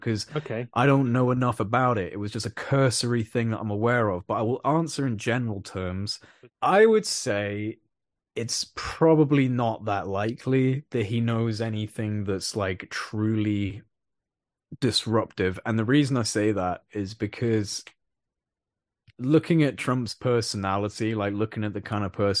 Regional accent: United Kingdom; for one, I'm British.

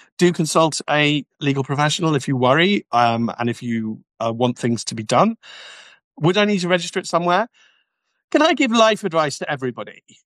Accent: United Kingdom; because we're very British

